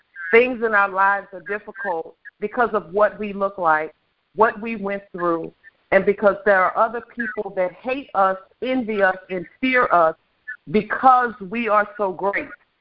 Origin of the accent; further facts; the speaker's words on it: United States; The culture of what we grew up in America.